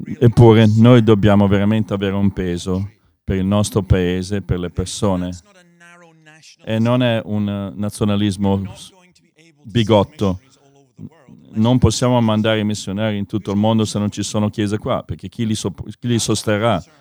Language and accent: Italian; Scotland, United Kingdom; accent: Scottish; Italian is a second language; Spero che voi che capite inglese capite il mio accento scozzese.